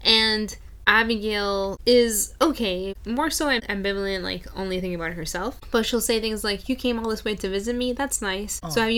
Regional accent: Florida, United States; growing up in Florida, like, the summers there felt like a brick wall of...

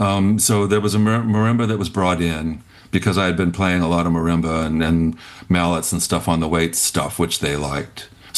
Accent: San Diego, California, United States; born there; also born or lived in Rhode Island / North Carolina; San Diego, California, born, military family. My father was in the Navy. So we moved. I lived in San Diego 4 different times.

